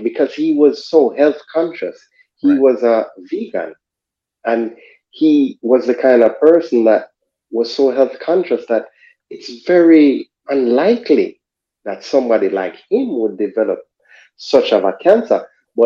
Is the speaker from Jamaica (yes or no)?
yes; Jamaica; I'm from Jamaica. I'm from a small Caribbean country that fight of slavery and all of that, and being a black person